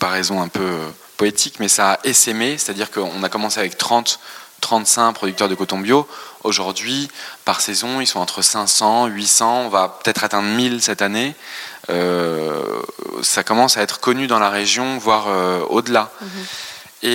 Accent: France; bien sûr on a grandi en France, bien sûr on a des racines ici, mais oui, le Brésil c'est notre pays d'adoption, oui, on a adopté sa langue, on a adopté sa culture

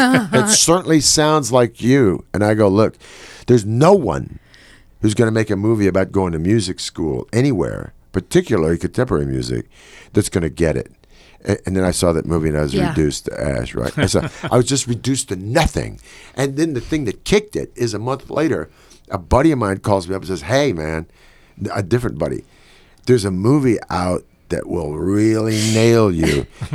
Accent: San Antonio, Texas, United States; And I grew up essentially mostly in Texas. We ended up in Texas.

